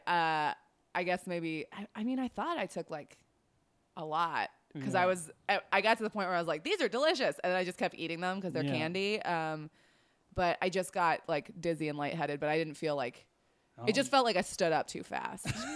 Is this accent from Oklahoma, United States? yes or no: no; Golden, Colorado, United States; Outside of Denver. In Golden, Colorado.